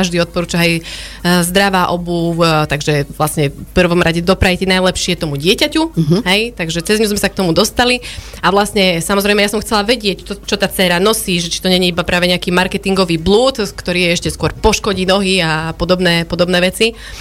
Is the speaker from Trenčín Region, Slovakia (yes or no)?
yes; Prievidza, Trenčín Region, Slovakia; moved away as an adult; Vlastne ja pochádzam z Prievidze, tam som chodila na gymnázium, základnú školu. A potom som sa teda vybrala na vysokú školu do Prahy